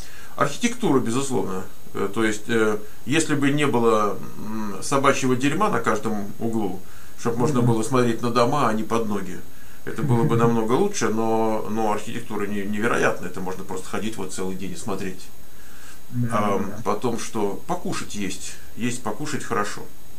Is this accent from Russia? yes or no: no; United States; Вот я из Америки, сколько раз в Европу не приедешь